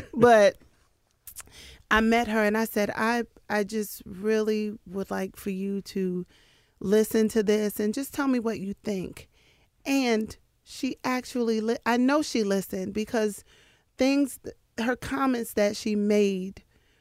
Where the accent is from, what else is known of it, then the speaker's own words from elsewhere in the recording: Hartford, Connecticut, United States; now in Las Vegas, United States; Born and raised in Hartford. I went to college in Florida. I went to Bethune-Cookman and Daytona Beach. And currently I'm in Las Vegas.